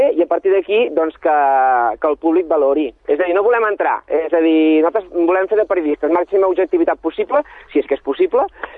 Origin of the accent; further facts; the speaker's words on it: Sabadell, Catalonia, Spain; born there; now in Vilanova del Vallès, Spain; jo visc a Vilanova del Vallès, jo soc nascut a Sabadell i diguem que maternament soc de Sabadell, val? Però jo soc de, també visc a Vilanova del Vallès, que és el Vallès Oriental